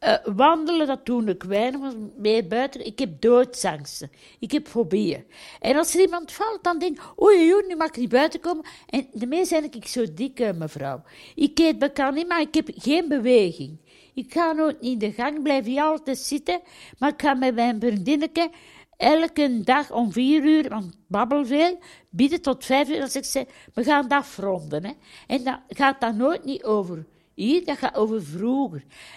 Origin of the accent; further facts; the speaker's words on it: Duffel, Flanders, Belgium; now in Geel, Belgium; In Duffel heb ik ook in de psychiatrie gezeten. Daar waar ik geboren ben en waar ik gewoond heb. Tot mijn 38 jaar en dan naar Geel gekomen, naar het OPZ.